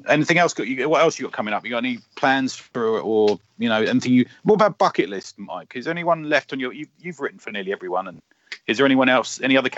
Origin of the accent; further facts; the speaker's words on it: United Kingdom; being a British fan, it's difficult to meet and have a chat with you